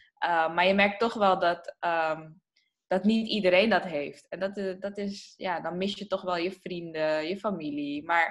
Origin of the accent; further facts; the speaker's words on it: Amsterdam, North Holland, Netherlands; Ik ben geboren in Amsterdam. In Amsterdam-Oost ben ik geboren. Ik ben tot mijn 5e jaar heb ik gewoond in Amsterdam-Zuid, vlakbij de Pijp. Ja. Daarna ben ik verhuisd naar Amsterdam-Zuidoost, de Bijlmer. En vlakbij de Bijlmer.